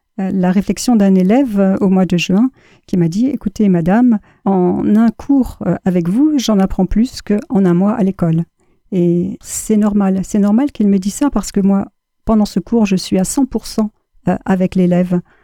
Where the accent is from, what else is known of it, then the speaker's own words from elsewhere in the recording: France; Ah non, je l'attendais cette question. Je suis française.